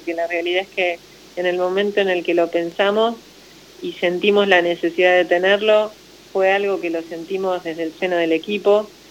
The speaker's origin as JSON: {"language": "Spanish", "town": "Mar del Plata", "region": "Buenos Aires Province", "country": "Argentina", "said": "a trabajar en el deporte de Mar del Plata, que fue mi ciudad de origen, la ciudad de la que partí en algún momento dado"}